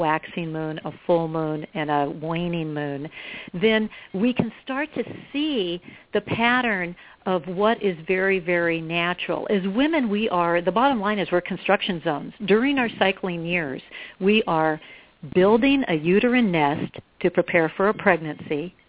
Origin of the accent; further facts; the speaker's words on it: West Coast, United States; I come from, I grew up on the West Coast, but my mother's from North Carolina, my dad's from Tennessee, and I come from a long line of Tennessee and Kentucky farmers